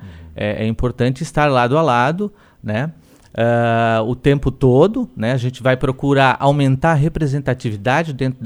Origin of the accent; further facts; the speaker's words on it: Urussanga, Santa Catarina, Brazil; Nasci aqui em Uruçanga, me criei aqui na Américo Cadurim, né? E depois concluí os meus estudos no antigo Colégio Rainha do Mundo e fui a Florianópolis, então, fazer a minha formação